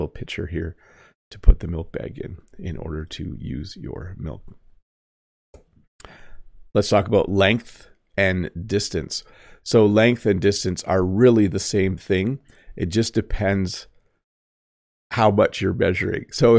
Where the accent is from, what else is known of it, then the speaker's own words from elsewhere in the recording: Canada; I am Canadian.